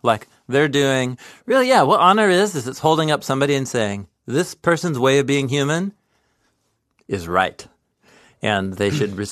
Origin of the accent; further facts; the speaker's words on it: West Coast, United States; the cultures that you and I grew up in here on the West Coast of 20th, 21st century America